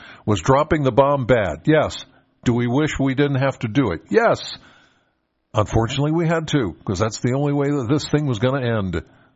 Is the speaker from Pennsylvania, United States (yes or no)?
yes; Penns Valley, Pennsylvania, United States; I'm from Penns Valley, so I live in a valley, and I've got mountain ridges kind of either side of my house.